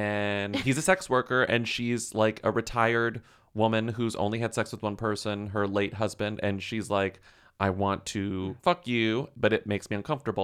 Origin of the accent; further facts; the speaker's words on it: Ireland; I'm Irish.